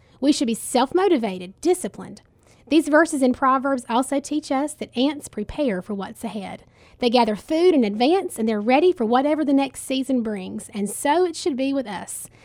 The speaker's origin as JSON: {"language": "English", "region": "North Carolina", "country": "United States", "tie": "born or raised there", "lives_now": "Tennessee, United States", "said": "Living in West Tennessee is a little different than living in my hometown of North Carolina."}